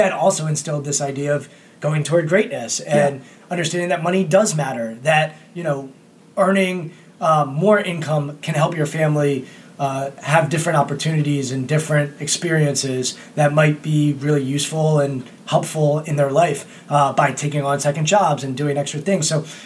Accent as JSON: {"language": "English", "town": "Potomac", "region": "Maryland", "country": "United States", "tie": "born or raised there", "said": "And I grew up in Potomac, Maryland. Look, it's an affluent area."}